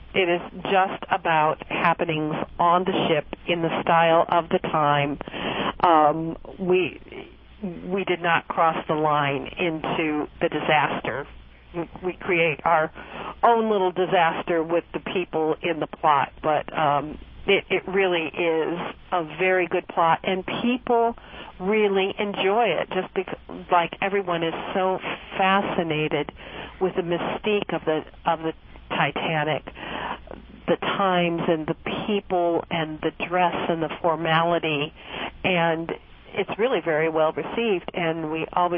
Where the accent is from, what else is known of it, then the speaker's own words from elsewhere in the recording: Missouri, United States; Well, when I was about five, I grew up in the St. Louis area.